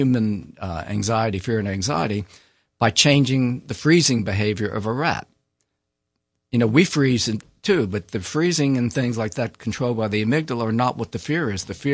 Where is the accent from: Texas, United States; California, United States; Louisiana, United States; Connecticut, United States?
Louisiana, United States; I grew up in Louisiana. My father was a bull riding kid in the Depression.